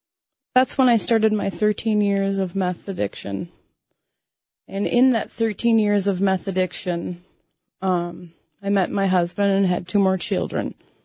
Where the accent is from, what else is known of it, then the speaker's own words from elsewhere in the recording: Minnesota, United States; I grew up in Minnesota here in a small town, out in the woods on a lake because I love the country. I'm 36.